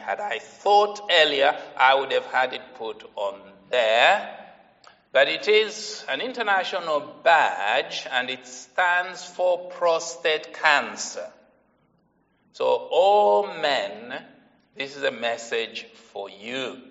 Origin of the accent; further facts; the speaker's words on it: Zambia; now in United Kingdom; I come from Zambia in Africa. And on Wednesday, I am going to be 70 years old.